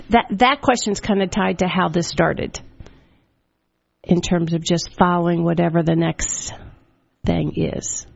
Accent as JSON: {"language": "English", "town": "Williamsburg", "region": "Virginia", "country": "United States", "lives_now": "State College, United States", "said": "So I'm originally from Williamsburg, Virginia."}